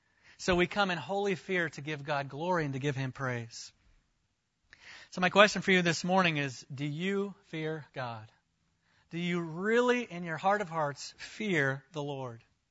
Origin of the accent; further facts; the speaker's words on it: Florida, United States; I grew up in Florida, where every afternoon in the summer, you look out and you see the dark cloud